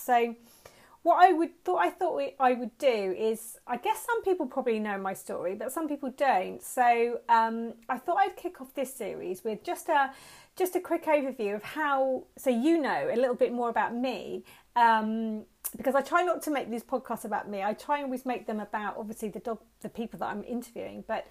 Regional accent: Woking, South East England, United Kingdom; now in Frome, United Kingdom; I live in Frome, Somerset, but I grew up in Woking, Surrey, which is about 100 miles away

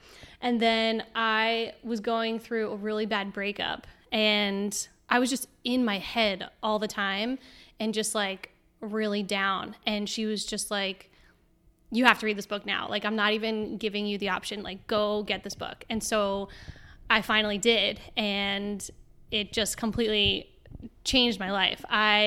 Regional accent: New Jersey, United States; also born or lived in New York / Los Angeles; Sure. I'm from New Jersey. I grew up with four siblings and moved to New York, Hoboken area for a few years. Then I was in LA for a little while. And now I've been in North Carolina with you for like 3 years.

